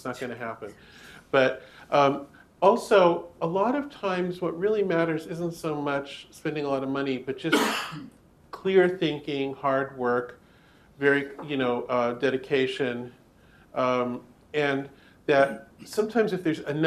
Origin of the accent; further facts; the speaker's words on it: United States; just think of me as an American barbarian, if you like.